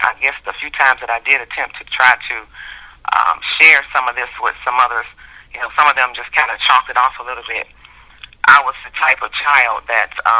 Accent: Chicago, Illinois, United States; I was born and raised, believe it or not, my accent probably deceives many, but I was actually born and raised in the city of Chicago.

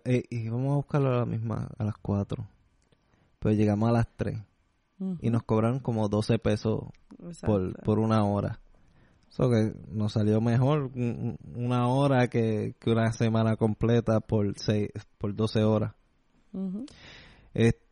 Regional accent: Puerto Rico; now in Philadelphia, United States; Porque la otra vez yo no había virado a casa, dormí la casa desde que me mudé de Puerto Rico a Filadelfia.

